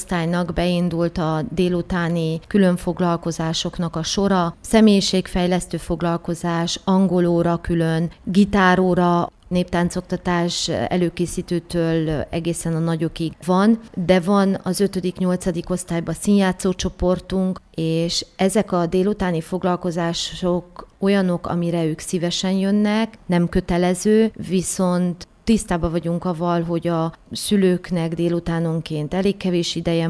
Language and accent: Hungarian; Sălaj, Romania; now in Arad, Romania; én nem itt születtem, én Szilágy megyéből származom, nagyon úgy érzem, hogy ehhez a közösséghez tartozom.